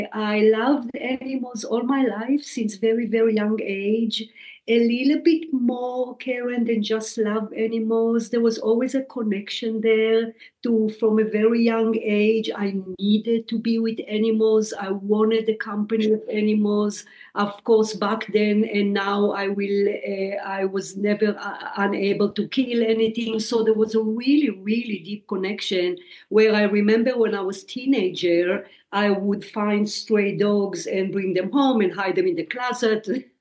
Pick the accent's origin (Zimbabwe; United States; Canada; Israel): Israel; So I was born and raised in Israel in somewhat conservative Jewish home.